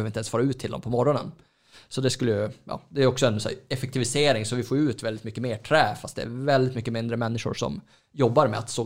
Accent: Norrland, Sweden; Jo, och om man tar i Norrland där jag är ifrån, det är ju många gamla sågverksstäder som har försvunnit också.

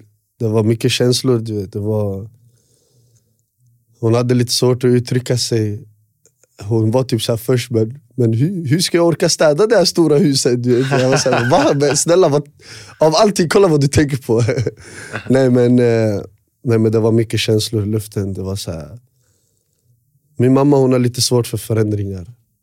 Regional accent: Västerås, Västmanland County, Sweden; Alltså jag är född och uppväxt i Råby.

